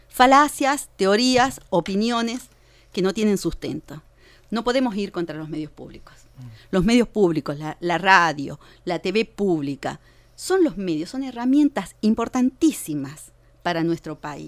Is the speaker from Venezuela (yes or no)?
no; Argentina; Como argentinos y argentinas vamos a estar el domingo eligiendo al presidente